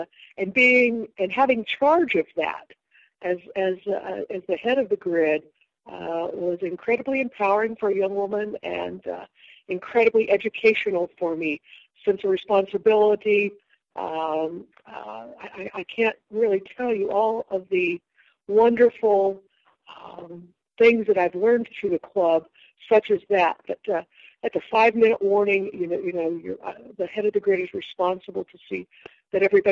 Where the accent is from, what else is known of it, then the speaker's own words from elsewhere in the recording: Wichita, Kansas, United States; We raced at Wichita, which is my hometown, at another city park racetrack